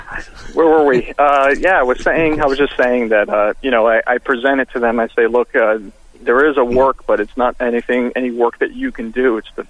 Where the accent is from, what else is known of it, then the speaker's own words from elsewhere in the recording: United States; I'm actually of Italian descent. I'm American, but my family's from Italy, and there's a lot of Catholics in my family.